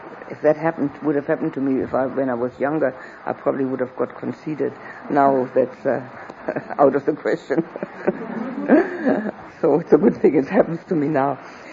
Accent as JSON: {"language": "English", "region": "Berlin", "country": "Germany", "tie": "born or raised there", "said": "Oh, in Berlin, my hometown."}